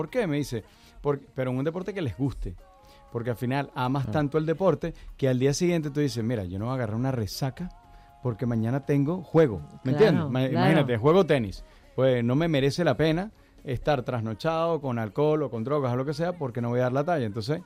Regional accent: Venezuela; born there; Y por mis abuelos y bisabuelos, me siento venezolano, o sea, nací allí, he representado toda la vida Venezuela.

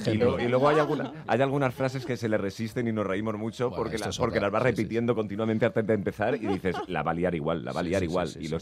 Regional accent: Alicante, Valencian Community, Spain; Yo soy de Alicante.

